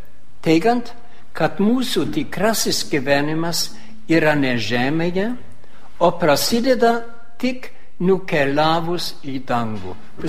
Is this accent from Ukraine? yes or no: no; Germany; Lithuanian is a second language; aš esu vokietis